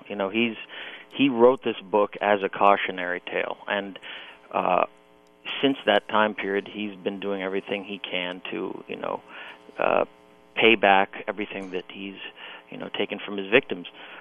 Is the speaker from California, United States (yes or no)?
yes; Los Angeles, California, United States; I growing up in Los Angeles and having a lot of friends that are actors